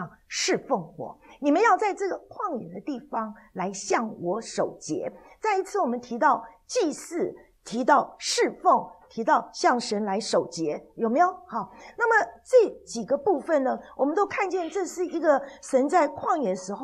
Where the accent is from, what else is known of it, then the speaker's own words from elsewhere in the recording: China; 所以今天我们看见说我们中国人有节期，犹太人也有很多的节期哈